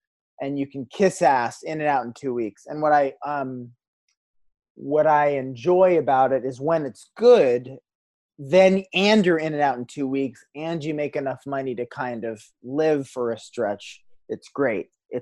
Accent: New York, United States; I got to, as the director, opt or vote my hometown to go shoot in. We shot in upstate New York.

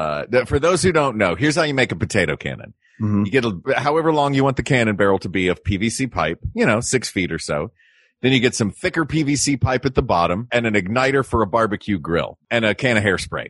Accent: Tennessee, United States; I am from Tennessee.

